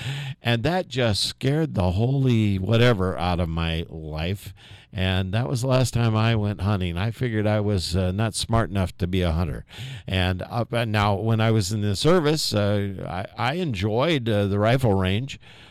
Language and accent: English; Indianapolis, Indiana, United States; born there; I was born in Indianapolis, but I don't remember any of that.